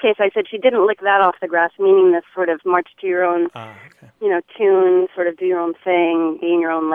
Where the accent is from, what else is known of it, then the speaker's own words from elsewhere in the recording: Newport, Rhode Island, United States; Newport, Rhode Island.